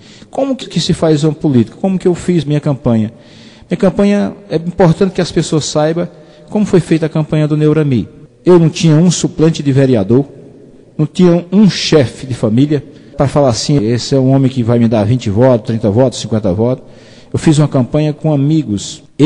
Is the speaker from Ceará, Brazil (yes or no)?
yes; Ceará, Brazil; also born or lived in Goiás; Eu tinha vontade de voltar para a minha terra, e chegando aqui no Ceará